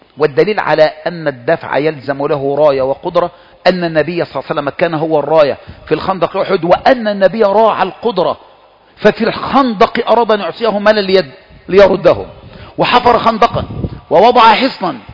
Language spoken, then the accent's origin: Arabic; Egypt; فضلا ان تؤثمني انا من اهل مصر